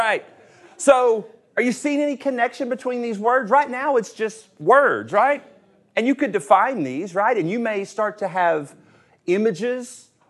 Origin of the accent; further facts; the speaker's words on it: Tennessee, United States; Told you I was from Tennessee.